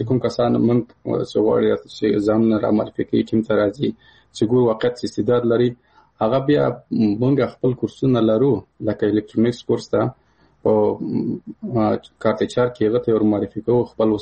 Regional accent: Paktia, Afghanistan; مثال زه د کابل د پکتیا یم،

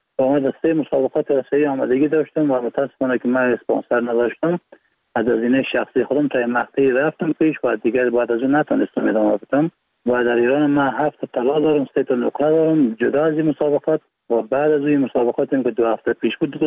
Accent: Baghlan, Afghanistan; also born or lived in Iran

